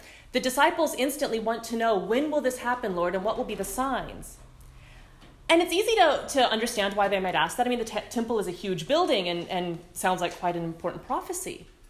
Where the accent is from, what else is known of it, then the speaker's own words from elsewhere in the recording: California, United States; The thing was, I was growing up in California, where earthquakes, famines, mudslides, fires, pestilence, drought were kind of par for the course.